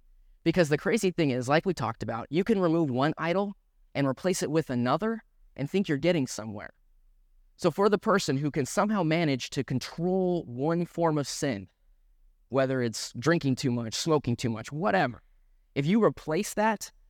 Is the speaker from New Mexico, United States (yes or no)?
yes; New Mexico, United States; I grew up in New Mexico, as Pastor Jeff mentioned. We don't have grass there, surprisingly enough.